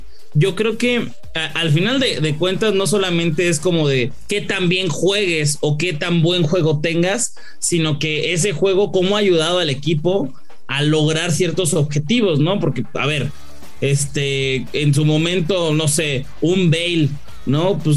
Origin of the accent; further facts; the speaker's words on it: Mexico; Yo soy muy mexicano.